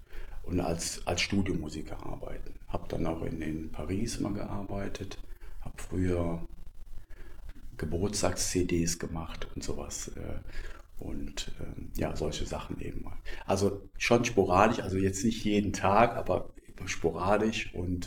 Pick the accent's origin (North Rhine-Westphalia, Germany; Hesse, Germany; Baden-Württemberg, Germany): North Rhine-Westphalia, Germany; Cologne; Also meine Eltern, also meine Mutter ist Österreicherin, mein Vater ist Deutscher. Ich bin aufgewachsen in Köln, habe auch gelebt in Köln